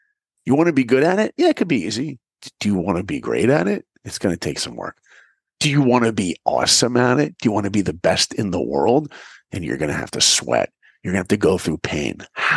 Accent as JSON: {"language": "English", "region": "New York", "country": "United States", "tie": "born or raised there", "said": "You know, I grew up in New York and my hero was the greatest basketball player who ever lived."}